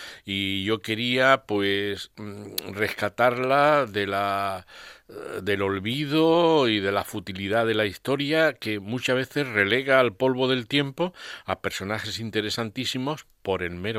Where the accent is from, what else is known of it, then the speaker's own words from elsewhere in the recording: Úbeda, Andalusia, Spain; now in Cádiz, Spain; sin que por ello yo abjure de mi procedencia jiennense y decir soy de Úbeda, que es ciudad patrimonio de la humanidad